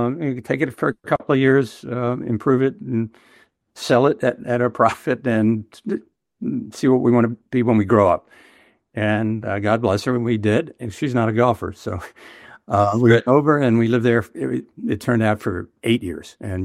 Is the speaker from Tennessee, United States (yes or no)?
no; Rockland County, New York, United States; I grew up in Rockland County, which is on the west side of the Hudson River, about 20 miles north of New York City.